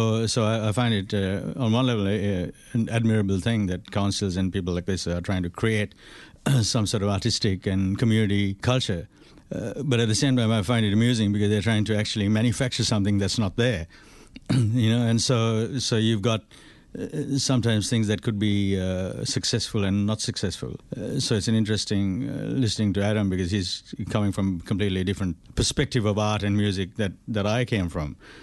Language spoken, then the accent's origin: English; Sri Lanka; now in Australia; because growing up in Sri Lanka